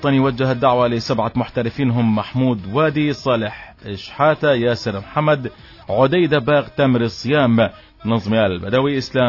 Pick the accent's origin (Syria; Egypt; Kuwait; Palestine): Palestine; Gaza Strip; إحنا اسمنا فلسطينيين يا سيد الرجوب موجودين على الساحة في غزة